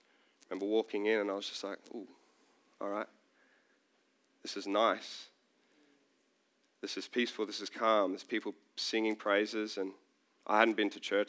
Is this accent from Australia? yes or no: yes; Brisbane, Queensland, Australia; It was like Foster, New South Wales, and I'm from Brisbane